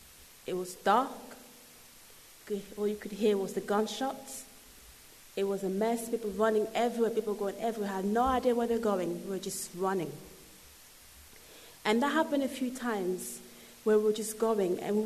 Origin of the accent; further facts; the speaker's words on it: Angola; also born or lived in Congo; Many of you know that I'm from Africa. I was born in Angola, and I've lived in Congo as well.